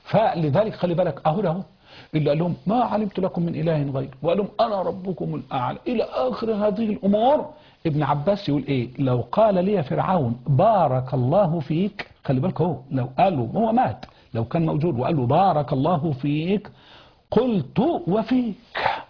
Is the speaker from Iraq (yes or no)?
no; Egypt; accent: Egyptian; احنا بلهجتنا المصريه بنقول الدوسي دوس